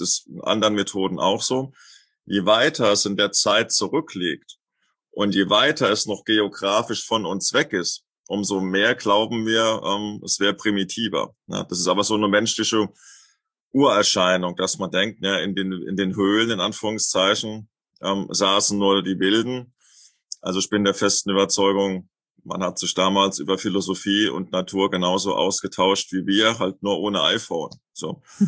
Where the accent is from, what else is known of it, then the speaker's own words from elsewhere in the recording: Lorsch, Hesse, Germany; Also ich bin ja aufgewachsen in Lorsch in Südhessen.